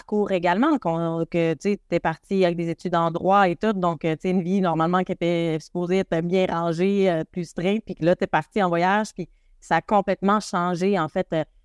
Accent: Switzerland; now in Quebec, Canada; moi, je viens de l'Europe à l'origine, je suis Suisse, puis je suis arrivée au Québec

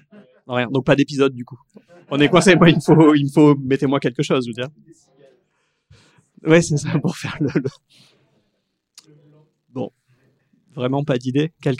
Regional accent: Bordeaux, Nouvelle-Aquitaine, France; je suis bordelais

